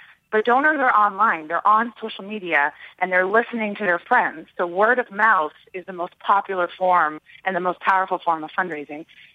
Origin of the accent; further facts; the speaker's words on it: Beverly, Massachusetts, United States; it was Pete Frates, who's from my hometown in Beverly, Mass.